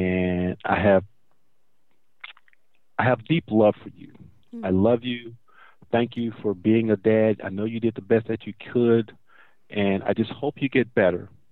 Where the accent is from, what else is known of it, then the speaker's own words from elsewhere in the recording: Corpus Christi, Texas, United States; I'm from Corpus Christi, Texas